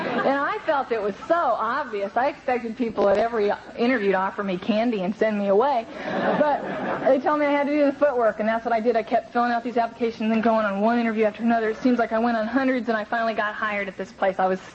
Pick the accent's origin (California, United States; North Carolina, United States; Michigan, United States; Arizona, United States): California, United States; Venice; born or raised there